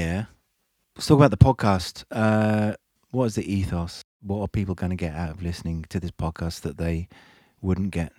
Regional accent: England, United Kingdom; Well, I'm from England. We're both from England. And I always felt from an early age that I wanted to escape the grey skies of England.

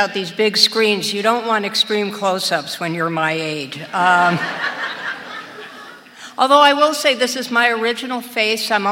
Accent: Idaho, United States; I'm a Jew from Idaho. If you know anything about Jews or Idaho, you know how weird that actually is. My parents were from the Bronx, thank you very much.

